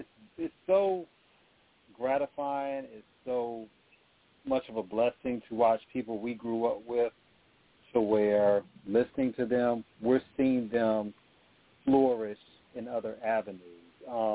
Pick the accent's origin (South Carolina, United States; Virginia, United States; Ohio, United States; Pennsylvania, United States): Virginia, United States; Virginia Beach; represents Virginia Beach, my hometown, 757.